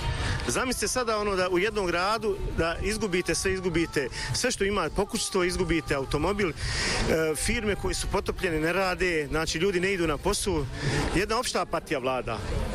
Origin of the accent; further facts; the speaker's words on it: Sarajevo, Federation of Bosnia and Herzegovina, Bosnia & Herzegovina; ja sam iz Sarajeva, ja ne vjerujem, ono, na, bio sam i borac u ratu